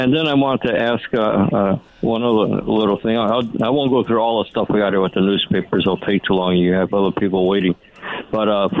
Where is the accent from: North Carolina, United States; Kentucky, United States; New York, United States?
New York, United States; Brooklyn; I'm amazed by that. I grew up in Brooklyn as a kid.